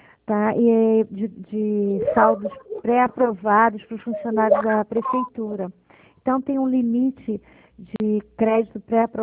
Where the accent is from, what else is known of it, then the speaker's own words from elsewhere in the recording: Rio de Janeiro, Brazil; eu estou no Rio de Janeiro. Não, no Rio de Janeiro, centro do Rio.